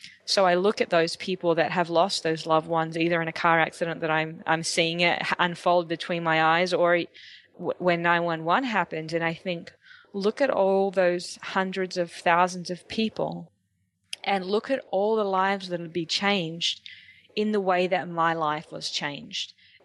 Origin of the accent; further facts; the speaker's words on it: Australia; So that's probably the more of the perspective that I had at that time being Australian.